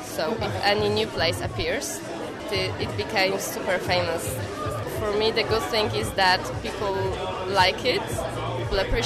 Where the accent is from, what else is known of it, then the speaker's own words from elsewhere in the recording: Warsaw, Masovian Voivodeship, Poland; born there; English is a second language; I was born in Warsaw